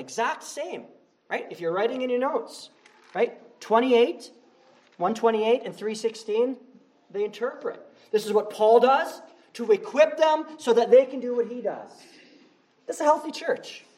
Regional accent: England, United Kingdom; I couldn't say my R's as a kid. And my English neighbors loved it because I'm English.

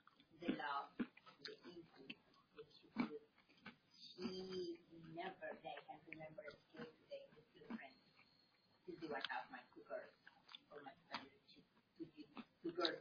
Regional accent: Colombia; I mean, I'm from Colombia, so don't know.

